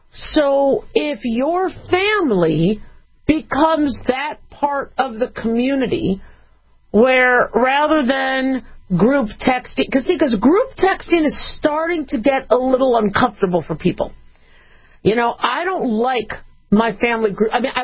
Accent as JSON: {"language": "English", "region": "California", "country": "United States", "said": "All right, so I'm from California, and I love the state."}